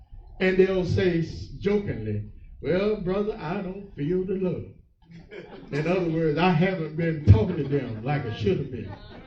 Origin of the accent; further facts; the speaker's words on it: North Carolina, United States; we said that where I grew up in North Carolina